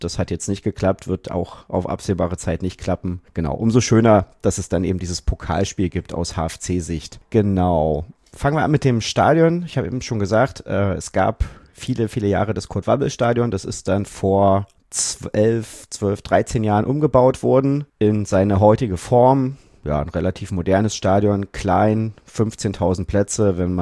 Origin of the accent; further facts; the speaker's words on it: Saxony-Anhalt, Germany; bin ich auch in der Nähe von Halle groß geworden.